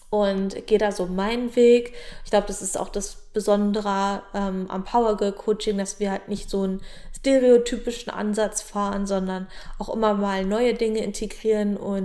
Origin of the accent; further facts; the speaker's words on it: Brandenburg, Germany; in der schönen Prignitz, in meiner Heimat am Deich